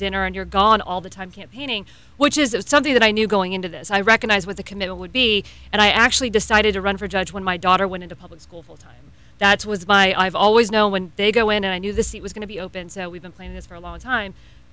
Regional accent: Brevard County, Florida, United States; I was raised here in Brevard County. I actually grew up across the street from my husband, so we're a longtime Brevard County residents.

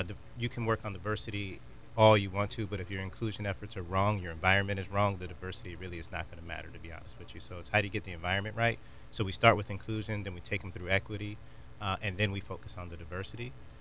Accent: Florida, United States; Yes, so I came back to Brevard a few years ago. I grew up here in Brevard County.

